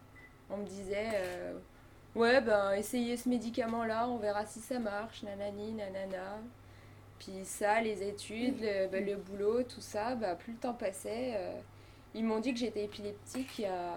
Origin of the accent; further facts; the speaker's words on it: Varois-et-Chaignot, Bourgogne-Franche-Comté, France; also born or lived in Dijon; je suis née à Dijon. J'ai habité à Varoix pendant 31 ans. Non, un petit peu moins parce que je suis partie de chez mes parents entre-temps